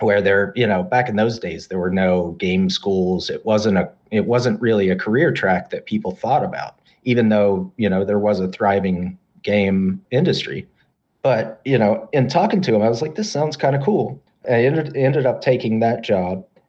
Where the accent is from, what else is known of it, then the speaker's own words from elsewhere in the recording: Charleston, West Virginia, United States; So I grew up in West Virginia, in Charleston, way down at the bottom. Very blue collar Appalachian. I actually lived in a little suburb outside of Charleston, population of about, I think it's about 8,000. So pretty small.